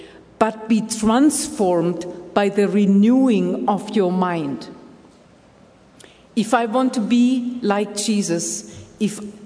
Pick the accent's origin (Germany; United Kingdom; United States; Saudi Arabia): Germany; when I grew up in Germany and my parents trained me in all the different things a good German supposed to know, you know, and I knew how to act like a German, and I talked like one